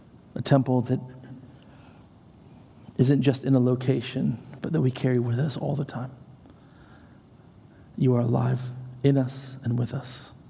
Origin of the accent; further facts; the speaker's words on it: United Kingdom; As a British person, I can say that.